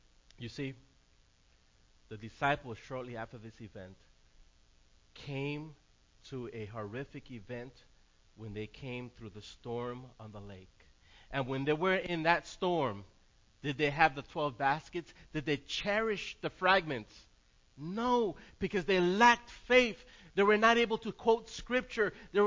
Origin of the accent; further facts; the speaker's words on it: New Orleans, Louisiana, United States; also born or lived in Miami, United States; Growing up in New Orleans and Miami, there's a lot of stress and there's a lot of young people with bad tempers.